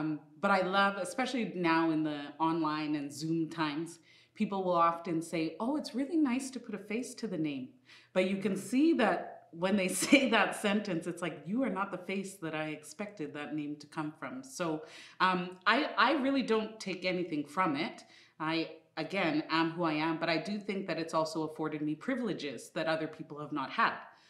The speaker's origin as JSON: {"language": "English", "country": "Canada", "tie": "born there", "said": "especially being a Canadian born, I've always had my feet kind of in two different cultures, but always on the same ground, and that always has been on Canadian ground."}